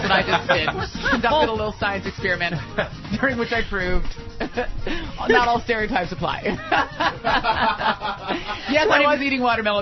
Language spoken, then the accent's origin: English; San Francisco, California, United States; And I grew up in San Francisco. When you turn 18, you get 3 gay friends in a Prius.